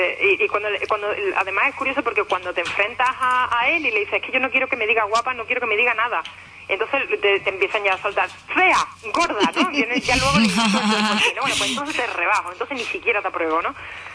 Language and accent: Spanish; Andalusia, Spain; Yo que soy andaluza